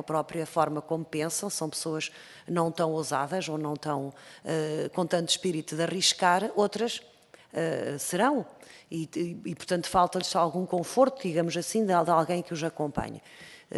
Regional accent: Aveiro, Portugal; sou da região de Aveiro, bastante industrializada.

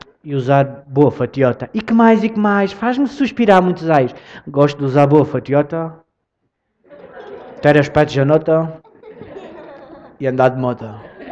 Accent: Beja, Alentejo, Portugal; accent: Beja; Porque nós, os de Beja, temos um sotaque diferente de todo o Alentejo. Nós carregamos muito na letra E.

